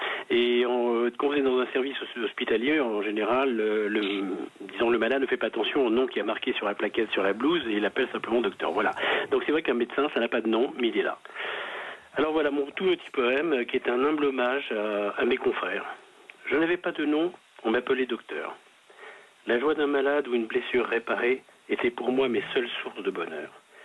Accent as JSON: {"language": "French", "town": "Paris", "region": "Île-de-France", "country": "France", "moved": "yes", "lives_now": "Cannes, France", "said": "ça va faire 40 ans que je suis descendu de Paris, un ancien Parisien."}